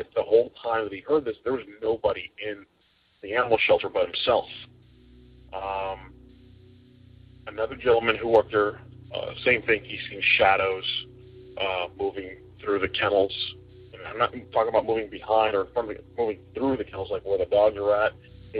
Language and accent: English; Miami, Florida, United States; Good morning. … I'm from Miami, Florida.